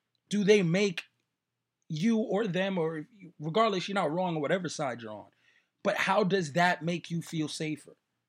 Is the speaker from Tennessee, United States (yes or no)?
no; New York City, New York, United States; now in Las Vegas, United States; I'm from New York. I'm from the Bronx. I've seen way too many people shot.